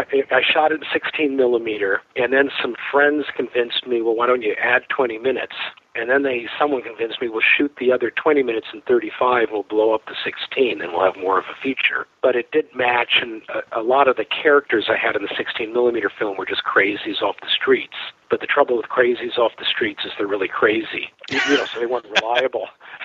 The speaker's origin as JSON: {"language": "English", "town": "Los Angeles", "region": "California", "country": "United States", "tie": "born or raised there", "also_born_or_lived": "Berkeley", "said": "Well, I'm trying to think. I grew up in Crenshaw, so rhythm and blues, and then in the house was classical music."}